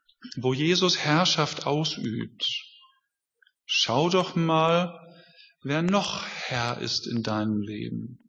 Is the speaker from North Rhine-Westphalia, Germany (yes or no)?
no; Hamburg, Germany; Ich bin Hamburger. Hamburger dienen niemandem. Freie und Hansestadt Hamburg.